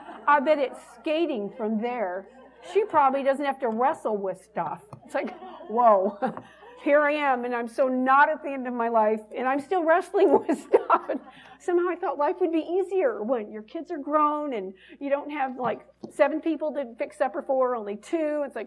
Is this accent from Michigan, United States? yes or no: yes; Michigan, United States; also born or lived in Wichita, Kansas; Geographically, I was born in Wichita, Kansas. I was raised in southern Michigan.